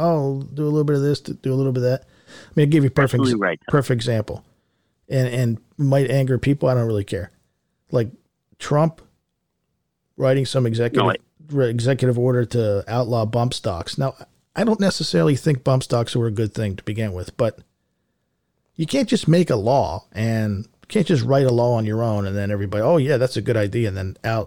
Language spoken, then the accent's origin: English; United States; I'm also an American and a news consumer.